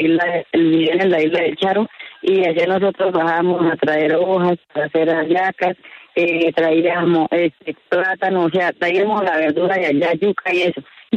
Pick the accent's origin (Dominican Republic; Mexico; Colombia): Colombia; Cubará, Boyacá; born there; Yo nací en Cubará, Boyacá.